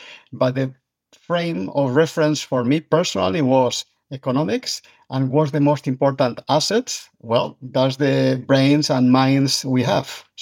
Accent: Spain; English is a second language; which is obviously I'm from Spain, as some of your very smart listeners will detect in my accent.

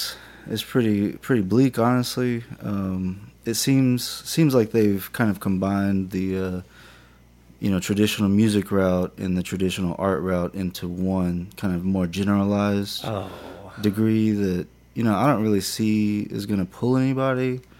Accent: Indianola, Mississippi, United States; now in Cleveland, United States; I'm from the Mississippi Delta, born and raised. Was raised in Indianola, Mississippi. Currently living in Cleveland, Mississippi.

